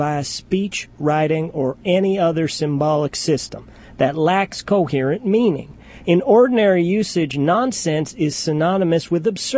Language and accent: English; Kentucky, United States; I'm from Kentucky, Strong.